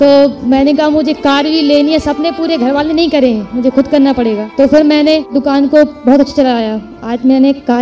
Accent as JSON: {"language": "Hindi", "country": "India", "said": "मैं ग्राम अम्मावाय से हूँ।"}